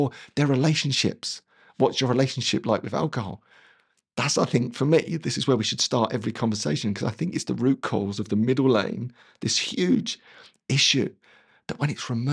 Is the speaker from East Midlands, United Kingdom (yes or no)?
no; Dagenham, London, United Kingdom; I was this little tough kid growing up in Dagenham, and I loved bird watching and knitting with my nans.